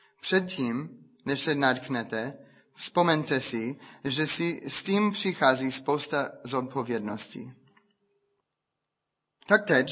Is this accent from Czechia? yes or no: no; United States; Czech is a second language; protože víte, že jsem Američan